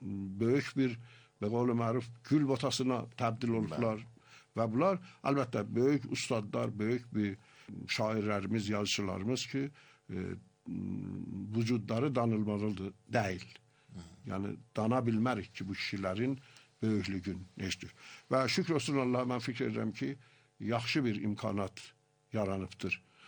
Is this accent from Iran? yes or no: yes; Iran; Bu, təbiidir ki, biz İranlıyıq və İran millətinin bütün qolu